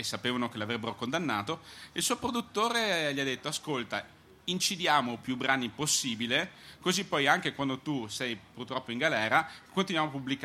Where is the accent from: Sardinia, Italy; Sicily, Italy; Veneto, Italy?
Veneto, Italy; Ovviamente anch'io sono veneto